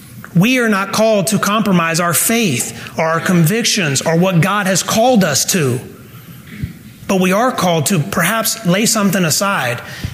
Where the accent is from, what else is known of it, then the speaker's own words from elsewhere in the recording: Southern United States, United States; We're both from the South. Her family is still in the South.